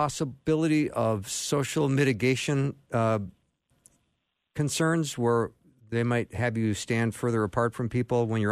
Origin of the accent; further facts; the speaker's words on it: Minneapolis-St. Paul, Minnesota, United States; But it's an event that's happening here in my hometown of Minneapolis-St. Paul.